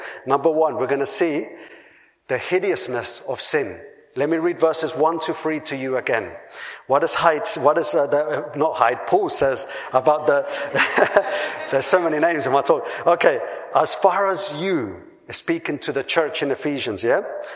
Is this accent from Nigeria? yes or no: no; Colombia; I come from Colombia. Colombia is one of the most biodiverse countries in the world after Brazil, and the most diverse in terms of flowers and plants in the world. Colombia is beautiful.